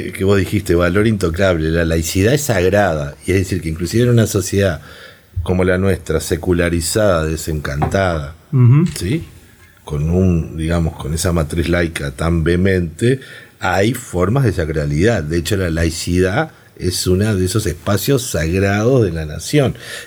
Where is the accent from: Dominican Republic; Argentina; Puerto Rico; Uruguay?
Uruguay; esa configuración cultural que a nosotros nos parece tan obvia y evidente como uruguayos